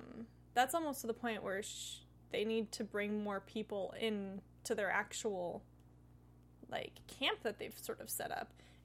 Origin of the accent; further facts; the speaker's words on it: Oregon, United States; So I'm from Oregon. There's a lot of reservoirs where the river...